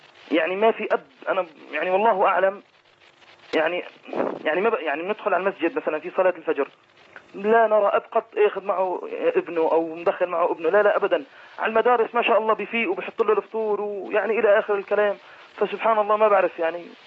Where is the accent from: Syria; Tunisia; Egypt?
Syria; Aleppo, Aleppo Governorate; أنا من سوريا من حلب.